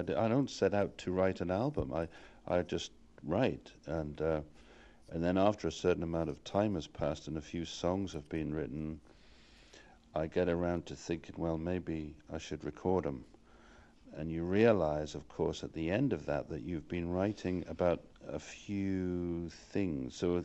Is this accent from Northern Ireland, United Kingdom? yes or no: no; Newcastle, North East England, United Kingdom; now in London, United Kingdom; I was from Newcastle in the north up going south to London